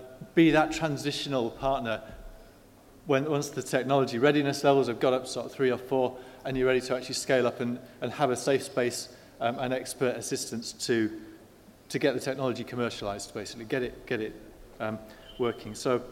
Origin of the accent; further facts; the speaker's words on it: Teesside, North East England, United Kingdom; that's the one audience where you say, oh, we're from Teesside, and people are like, oh, well done you, that's good.